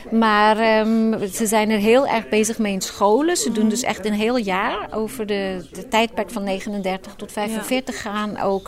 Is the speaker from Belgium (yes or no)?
no; South Africa; now in Austria; naar Zuid-Afrika verhuisd, omdat mijn vader daar een interessante joboffer had, zoals dat heet, een werkgelegenheid. En daardoor ben ik in Zuid-Afrika opgegroeid, maar we hebben wel Nederlands thuis gesproken. Het is misschien met een klein tintje van andere talen erin.